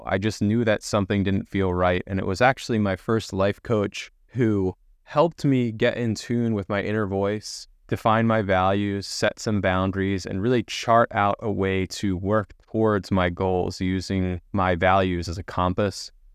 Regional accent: Baltimore, Maryland, United States; Lisa and I met in my hometown of Baltimore, Maryland back in 2018

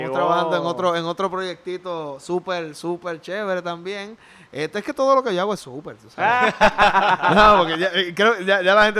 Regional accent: Salinas, Puerto Rico; ese tipo es de mi pueblo.

